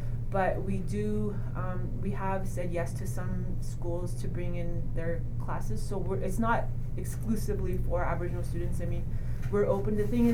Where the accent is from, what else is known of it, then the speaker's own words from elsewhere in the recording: Wiikwemkoong, Ontario, Canada; I'm originally from Wiquemecong, which is on Manitoulin Island. I attended university in southern Ontario.